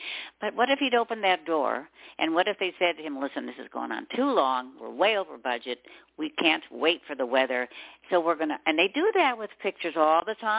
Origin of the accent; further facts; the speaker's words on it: California, United States; I grew up in the Valley. I grew up with kid actors.